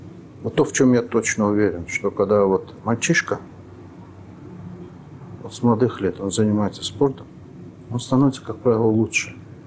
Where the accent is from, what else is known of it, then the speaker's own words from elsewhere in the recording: Baku, Azerbaijan; Я помню, был мальчишкой, и мы шли по моему родному городу Баку.